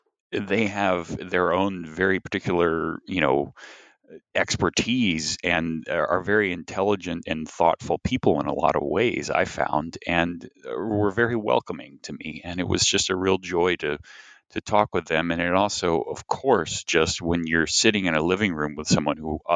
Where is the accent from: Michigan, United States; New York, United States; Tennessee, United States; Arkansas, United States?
Tennessee, United States; it did help some that I'm from Tennessee and grew up in Tennessee.